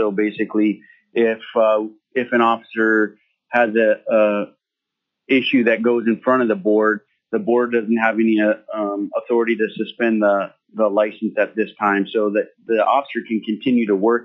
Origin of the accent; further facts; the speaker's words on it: Fairbanks, Alaska, United States; I was born and raised here in Fairbanks.